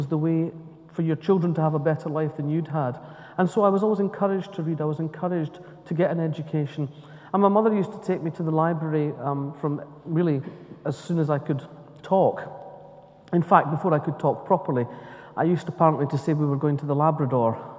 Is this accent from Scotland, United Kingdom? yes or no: yes; Scotland, United Kingdom; I grew up in Scotland, on the east coast of Scotland, in a very working class family. My grandfathers were both miners, my dad worked in the shipyard